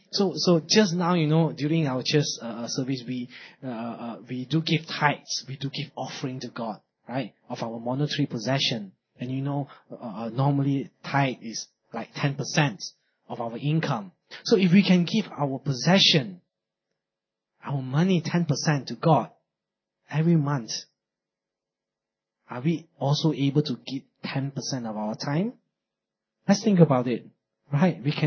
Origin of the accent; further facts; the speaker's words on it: Malaysia; Or even being Malaysian, I'm sure some of us even spend more time eating.